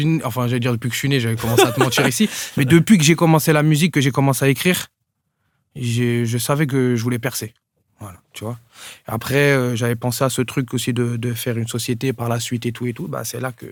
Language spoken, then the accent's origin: French; Aubervilliers, Île-de-France, France; j'ai grandi à Aubervilliers